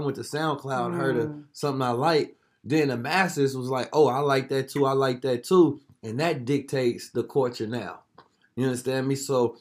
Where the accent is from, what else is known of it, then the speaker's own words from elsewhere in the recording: Oakland, California, United States; nah, I'm from Oakland. It ain't, you know, what color is I'm from Oakland.